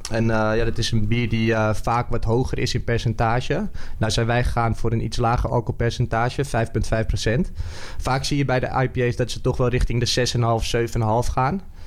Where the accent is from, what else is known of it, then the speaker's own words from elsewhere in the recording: Amsterdam, North Holland, Netherlands; ik ben opgegroeid op de Nieuwmarktbuurt. Vanuit mijn moeders kant al de vierde generatie nu.